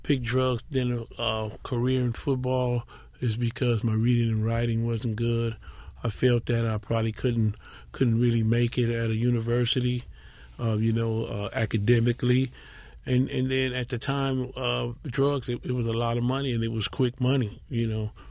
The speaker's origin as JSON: {"language": "English", "town": "Watts", "region": "California", "country": "United States", "tie": "born or raised there", "said": "I grew up in Watts. Came from a great home. Started out at San Miguel Catholic School."}